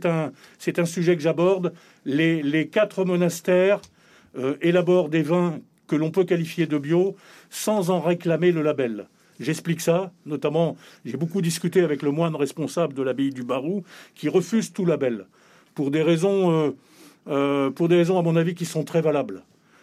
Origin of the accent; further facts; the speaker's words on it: Nantes, Pays de la Loire, France; Je suis nantais, donc je connais bien cette région.